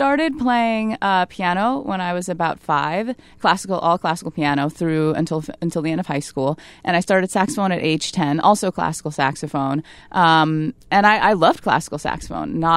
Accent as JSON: {"language": "English", "town": "Westchester", "region": "New York", "country": "United States", "tie": "born or raised there", "first_language": "Chinese", "second_language": "English", "said": "So I grew up in Westchester, but I learned Chinese before English, and my parents would, mostly my mother, but my parents would speak to me in Chinese, and then I learned English later on, maybe just before kindergarten"}